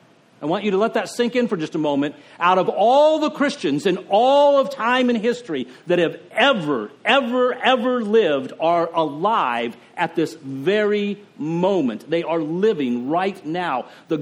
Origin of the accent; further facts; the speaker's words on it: United States; because we are so us-centered, we are so American-centric, that we believe if it's rough here, that means that Jesus has to come back because we're not allowed as Americans to go through the tough time